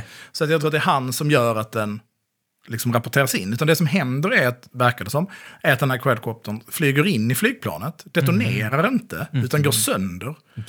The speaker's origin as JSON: {"language": "Swedish", "region": "Småland", "country": "Sweden", "said": "Jag säger att du tittar på mig som smålänning"}